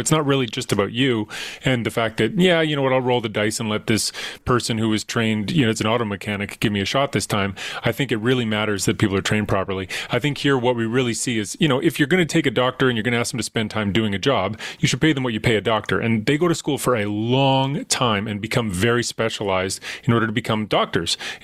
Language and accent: English; Alberta, Canada; I grew up in Alberta and, you know, next to BC